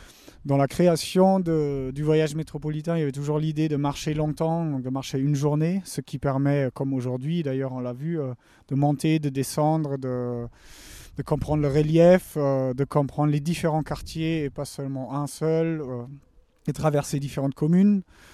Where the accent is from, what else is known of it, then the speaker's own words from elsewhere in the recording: North Rhine-Westphalia, Germany; now in Paris, France; En Allemagne, j'ai grandi dans un village plutôt à la campagne, oui, près de Düsseldorf.